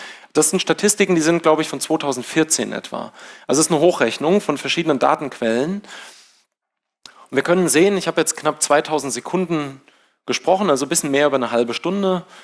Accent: Hesse, Germany; Ich bin groß geworden, hatte ich ja gesagt, da auf dem Land irgendwo in Hessen, in einem Ort mit 3.500 Einwohnern.

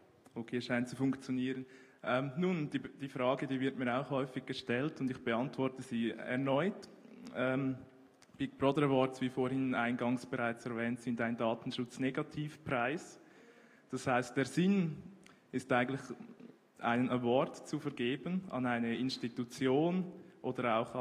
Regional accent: Switzerland; Ja, bei uns in der Schweiz ist es so, dass jeder Vorschläge einreichen kann

